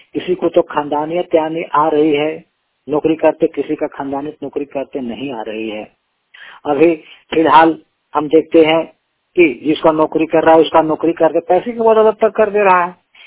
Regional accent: Balamundi, Jharkhand, India; मैं झारखंड के बलामुंडी से हूँ।

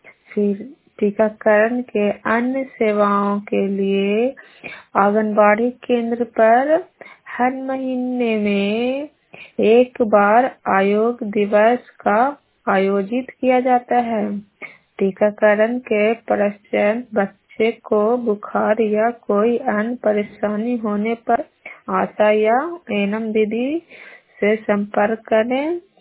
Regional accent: Bihar, India; मैं जागरण सेलेब से हूँ। नूरसराय ब्लॉक मेरा है और नालंदा जिला नालंदा के हूँ।

